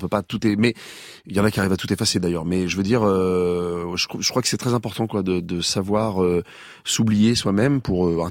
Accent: Rouen, Normandy, France; moi, quand j'étais gosse, je n'avais pas la VO. Je viens de Rouen

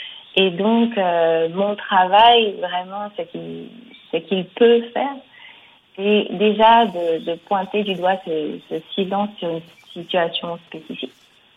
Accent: Guadeloupe, France; also born or lived in Mexico; mon vécu en tant que guadeloupéenne, c'est celui d'une assimilation française en Guadeloupe qui est toujours en cours.

